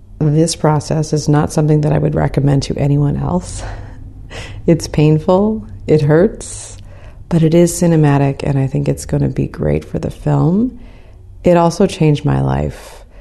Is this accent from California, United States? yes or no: yes; San Bernardino, California, United States; I grew up in San Bernardino, California. This is one of the poorest and most dangerous cities in the state of California. That's where I was born and raised.